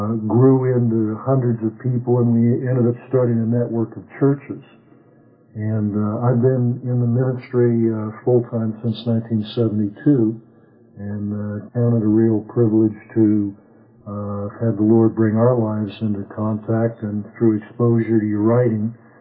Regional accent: Seattle, Washington, United States; born there; very briefly, I was born in Seattle

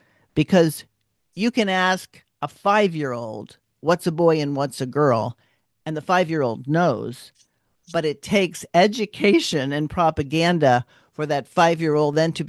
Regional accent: San Jose, California, United States; like for example, in my hometown, San Jose, there was big news

